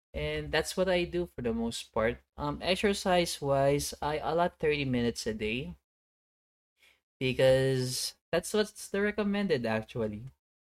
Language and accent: English; Philippines; since I'm Filipino, rice is pretty much ingrained in my system.